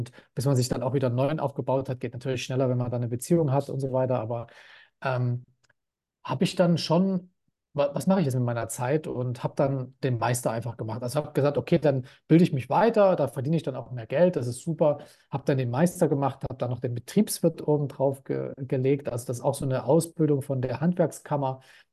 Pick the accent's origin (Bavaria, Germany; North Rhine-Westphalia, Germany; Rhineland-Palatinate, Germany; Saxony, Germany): Saxony, Germany; Leipzig; Ich bin in der DDR geboren, das heißt in Leipzig aufgewachsen, 15 Jahre lang dort gelebt